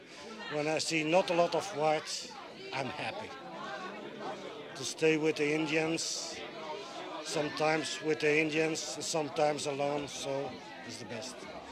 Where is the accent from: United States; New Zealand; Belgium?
Belgium; Brussels; I come from Brussels.